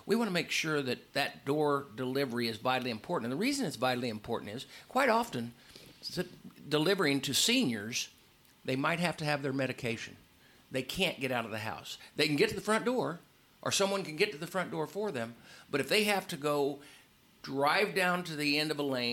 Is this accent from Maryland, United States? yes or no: no; Murphysboro, Illinois, United States; Like I said, I'm from Murfreesboro, which is 6 miles away from Carbondale, which is home for Southern Illinois University.